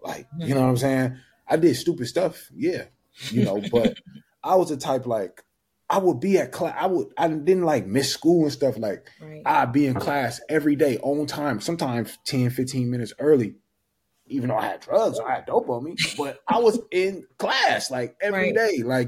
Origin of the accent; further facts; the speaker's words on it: California, United States; even if you're from the South and I'm from California